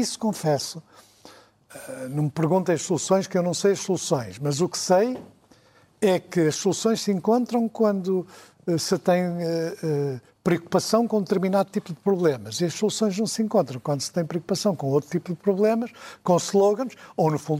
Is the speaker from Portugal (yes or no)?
yes; Porto, Norte, Portugal; eu digo aqui no Porto porque eu sou do Porto.